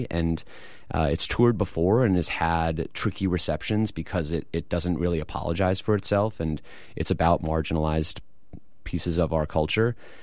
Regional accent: Washington, District of Columbia, United States; we head to LA for 5 weeks, which will be a joy, and Chicago and DC, which is actually my hometown.

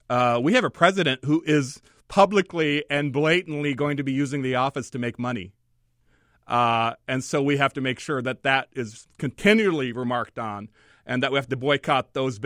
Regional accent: United States; I grew up in Red State America. I was president of my high school's chapter, The Future Farmers of America.

